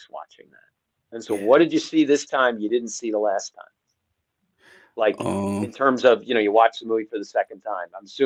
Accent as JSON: {"language": "English", "region": "New Jersey", "country": "United States", "tie": "born or raised there", "said": "And back then, and I grew up in Northern New Jersey. And so growing up in the 70s and 80s in Northern Jersey, the Giants were popular."}